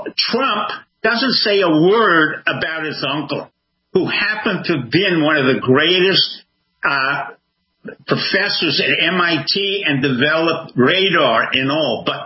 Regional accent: Cuba; also born or lived in France; now in United States; I'm coming from Cuba. You've got immigrants from all over the world who've become very successful here because only in America, and I've grown up in France, Cuba, and elsewhere

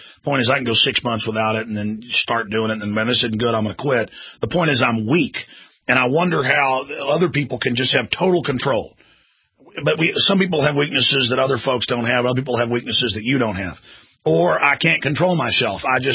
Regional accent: Texas, United States; Yeah, I'm from Texas, folks. I'm a redneck.

